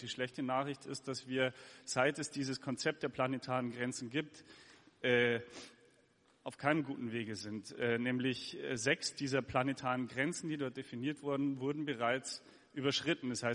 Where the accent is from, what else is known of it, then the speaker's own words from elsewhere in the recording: Bavaria, Germany; Und ich komme aus der Gäubodenregion